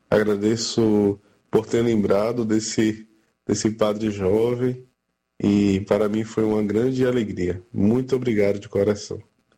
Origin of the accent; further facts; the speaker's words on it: Salvador, Bahia, Brazil; porque nasci em Salvador, né, criado em Salvador, sou filho dessa cidade